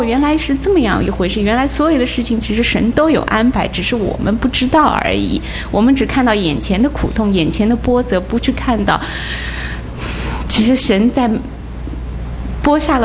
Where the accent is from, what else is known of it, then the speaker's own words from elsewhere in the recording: China; now in United States; 我是生在中国大陆，像你们大家都知道的，生在中国大陆的孩子